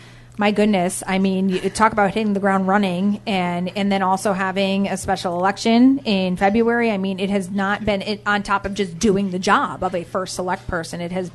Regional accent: Fairfield, Connecticut, United States; Yeah, I mean, and so growing up in Fairfield in the 90s, there are certain parts of, I think, the town where you just need that enforcement.

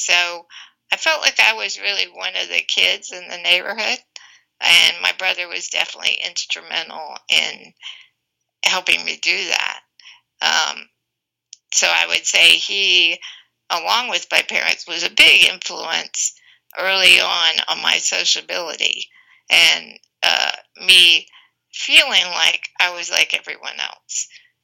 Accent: Jacksonville, Florida, United States; We grew up in Jacksonville, Florida.

